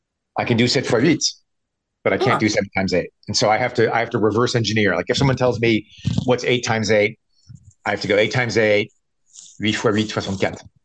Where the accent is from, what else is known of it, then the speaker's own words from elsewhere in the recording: Vermont, United States; also born or lived in Paris, France; So I grew up half in Vermont, half in Paris, and my dad ran the Middlebury College language schools.